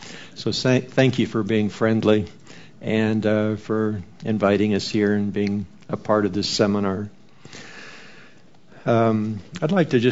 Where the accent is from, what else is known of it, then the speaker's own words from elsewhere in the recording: Colorado, United States; You notice I'm from Colorado, so I put snow scene in front of you there.